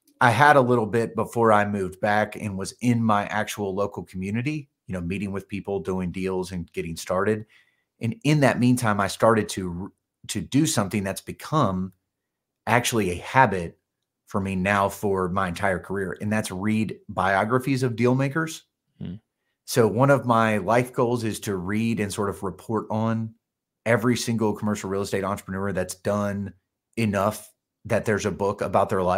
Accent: Kentucky, United States; he's from Northern Kentucky, which is actually my hometown.

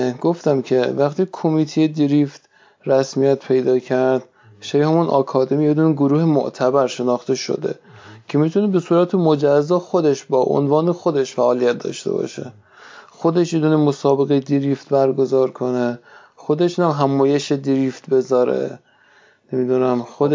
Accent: Kerman, Iran; شهر خودمون که خب طبیعتا یه شهر کم امکانات، کرمان امکانات تفریحش کمه

